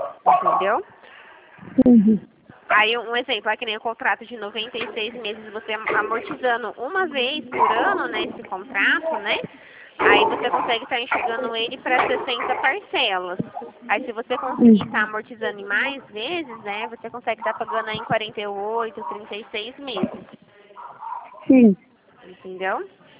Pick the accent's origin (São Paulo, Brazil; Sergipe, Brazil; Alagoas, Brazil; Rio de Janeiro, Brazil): São Paulo, Brazil; Dracena; Ah, eu sou daqui de Dracena.